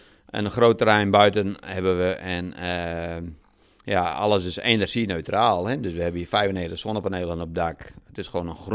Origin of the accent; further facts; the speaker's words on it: Drachten, Friesland, Netherlands; now in Akkrum, Netherlands; ik ben in Drachten opgegroeid. En ja, dan ben ik mijn vrouw tegengekomen. En toen zijn wij uiteindelijk via omdwalingen in Akrum terechtgekomen.